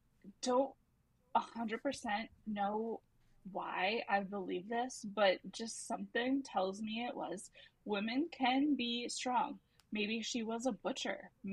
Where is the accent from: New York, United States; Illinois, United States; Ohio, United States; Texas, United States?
Illinois, United States; Chicago; That's crazy, because I grew up in Chicago, and so we are totally like, yeah, that post office, that's where that hotel was.